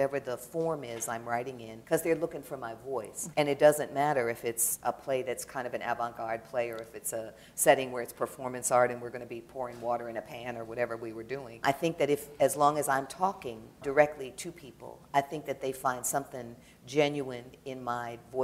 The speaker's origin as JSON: {"language": "English", "town": "Detroit", "region": "Michigan", "country": "United States", "tie": "born or raised there", "said": "I grew up in Detroit."}